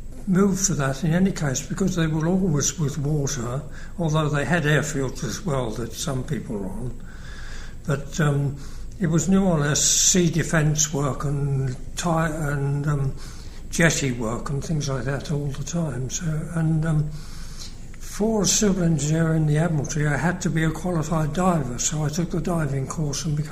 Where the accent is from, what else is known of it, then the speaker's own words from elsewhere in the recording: Brighton, South East England, United Kingdom; also born or lived in Gibraltar / Nepal; Yes, and I was brought up in Brighton, and I still live in Brighton now.